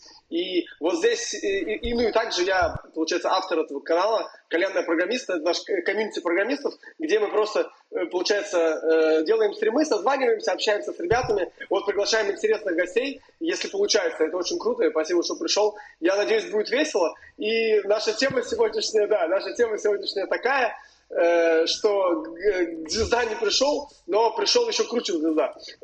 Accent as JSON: {"language": "Russian", "town": "Tver", "region": "Tver Oblast", "country": "Russia", "tie": "born or raised there", "lives_now": "Brooklyn, United States", "said": "я бэкэндер из Твери, там жил, родился, учился, сейчас нахожусь в Бруклине."}